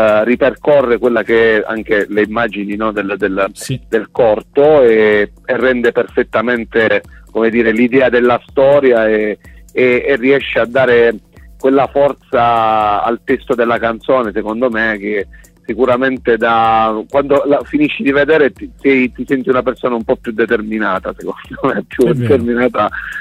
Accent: Basilicata, Italy; Noi veniamo dalla Basilicata, da un piccolo paesino della Basilicata

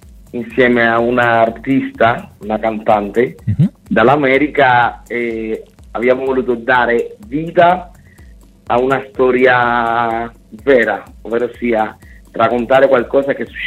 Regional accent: Cuba; Italian is a second language; moved away as an adult; now in Italy; sono arrivato qua, 8 anni fa, già avevo la passione per la musica. La passione per la musica ce l'ho sempre avuta da quando stavo a Cuba.

